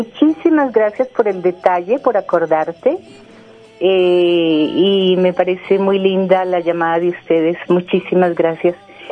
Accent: Bogotá, Colombia; realmente nací en Bogotá. Yo soy bogotana, soy rola. Por eso me duele tanto ver a mi Bogotá destrozada

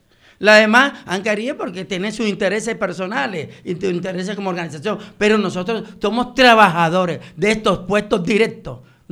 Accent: Barranquilla, Atlántico, Colombia; Aquí somos ciudadanos de Barranquilla. La gran mayoría somos de aquí de Barranquilla.

